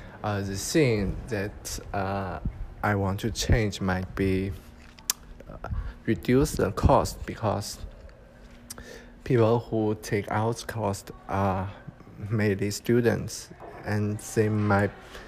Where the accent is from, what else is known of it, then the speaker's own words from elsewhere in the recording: China; English is a second language; You know, I come from China and I am experienced to do the test.